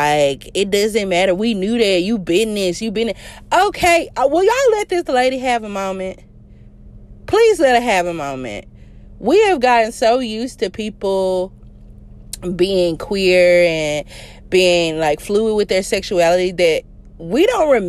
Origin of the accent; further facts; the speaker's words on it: the South, United States; I'm from the South. I was raised Catholic.